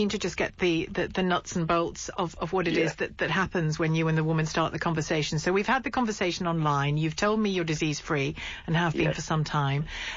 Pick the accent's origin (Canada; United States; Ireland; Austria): Ireland; I'm Irish.